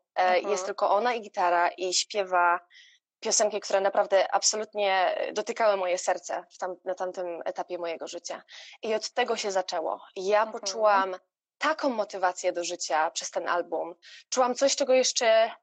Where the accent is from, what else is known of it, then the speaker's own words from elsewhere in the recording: Pszczyna, Silesian Voivodeship, Poland; moved away as an adult; now in London, United Kingdom; I jako, że pochodzę z małej mieścinki, która się nazywa Pszczyna w południowej w Polsce, byłam tam dość rozpoznawalnym dzieciakiem.